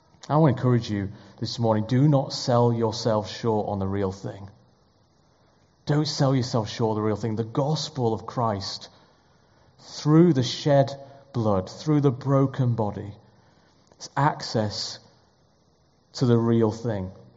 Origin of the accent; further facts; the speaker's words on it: Yorkshire and the Humber, United Kingdom; And as a Yorkshireman, growing up, I always had a slice of bread with every meal.